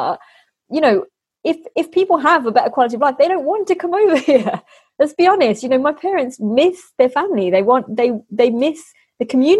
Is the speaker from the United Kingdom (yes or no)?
yes; Midlands, United Kingdom; now in Devon, United Kingdom; I grew up in the Midlands. I moved down to Devon.